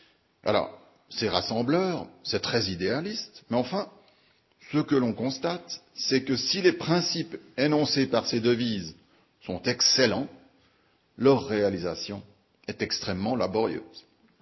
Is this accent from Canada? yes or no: no; Vaud, Switzerland; la devise du canton d'où je viens, canton de Vaud